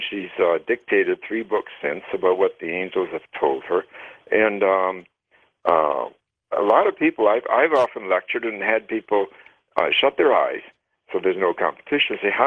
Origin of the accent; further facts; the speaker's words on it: Madison, Wisconsin, United States; I grew up in Madison, Wisconsin, which is a university town